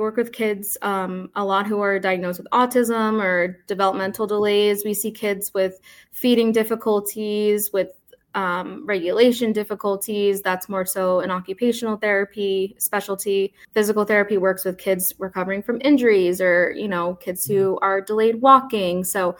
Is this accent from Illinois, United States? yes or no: no; Whitehall, Pennsylvania, United States; I'm a Lehigh Valley native. So I grew up in Whitehall area.